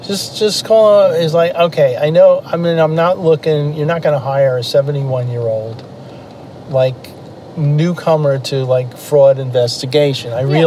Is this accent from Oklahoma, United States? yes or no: no; New York, United States; I'm from New York, you know, the New York area.